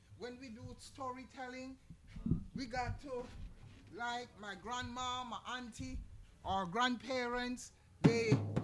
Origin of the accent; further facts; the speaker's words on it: Jamaica; As a Jamaican storyteller, let me just ask a few questions.